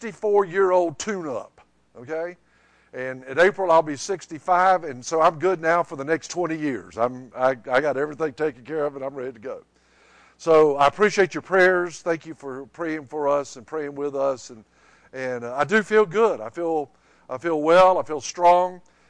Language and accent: English; Tallahassee, Florida, United States; I grew up in Tallahassee, Florida.